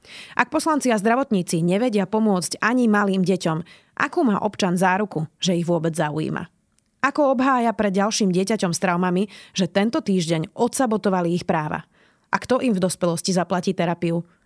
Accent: Bratislava, Bratislava Region, Slovakia; Rodičia boli doma v Bratislave

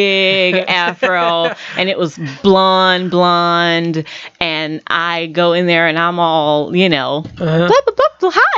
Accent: Houston, Texas, United States; because I grew up in Houston.

